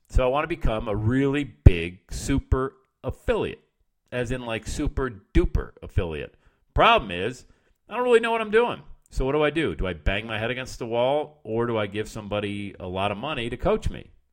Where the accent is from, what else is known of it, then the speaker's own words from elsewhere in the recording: Bradford, Pennsylvania, United States; Shoveling sidewalks in my hometown of Bradford, PA before I got to that point was pretty cool as well.